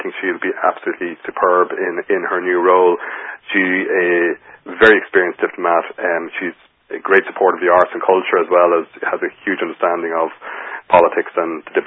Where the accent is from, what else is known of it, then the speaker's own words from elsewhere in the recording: Dublin, Leinster, Ireland; And by the way, I'm from Dublin, so I can be quite objective at these things.